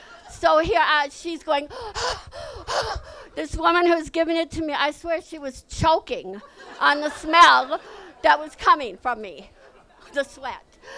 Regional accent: Milwaukee, Wisconsin, United States; So I grew up in Milwaukee, born and raised in this town, and I never lived anywhere else. I grew up on Washington Park neighborhood, on Spalding Place.

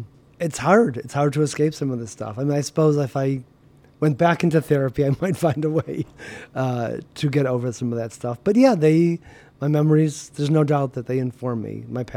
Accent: Chicago, Illinois, United States; You know, growing up in Chicago and then moving to the suburbs, I was still a shapeless blob.

